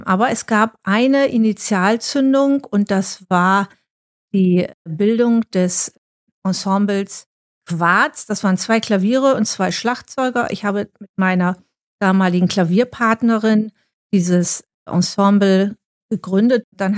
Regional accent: Bremen, Germany; mit Herz und Verstand bin ich Bremerin. Bin in Bremen-Nord aufgewachsen und hatte da sehr früh sehr guten Unterricht.

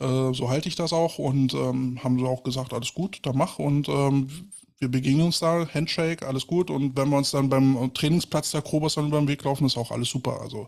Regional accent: Berlin, Germany; Juhu, da habe ich schon als Berliner keinen Bock

